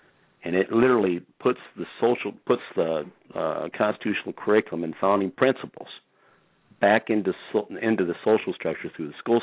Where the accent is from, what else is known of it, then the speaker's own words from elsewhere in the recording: Michigan, United States; I'm a commissioner from Michigan